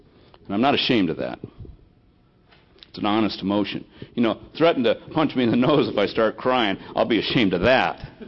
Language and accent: English; United States; I was born and raised here. I'm an American. I grew up in the 50s.